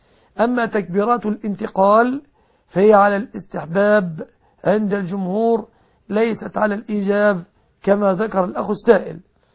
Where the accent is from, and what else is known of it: Egypt